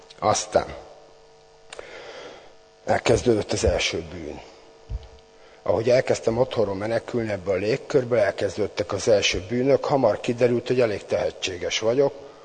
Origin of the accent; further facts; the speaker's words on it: Komló, Baranya, Hungary; born there; 45 esztendős vagyok … Komlón születtem, ez egy bányász város a Mecsek közepén, az erdő közepén, szénbányászat folyik ott, 200 esztendeje.